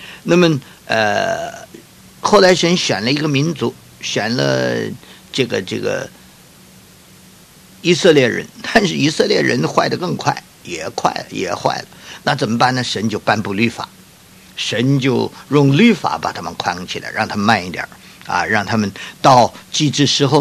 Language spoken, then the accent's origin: Chinese; China; 我是中国人，潮州人那边也是华侨，也是中国人